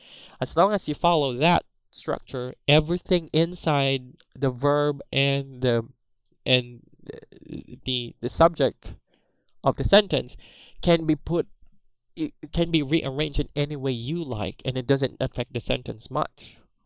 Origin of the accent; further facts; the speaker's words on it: Philippines; first language Cebuano; English is a second language; there's always an interference of my native language, which is Cebuano